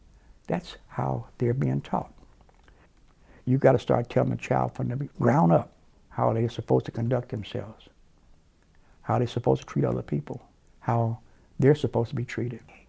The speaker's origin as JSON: {"language": "English", "town": "Gary", "region": "Indiana", "country": "United States", "tie": "born or raised there", "said": "I grew up right here in Gary. I was born here in 1938."}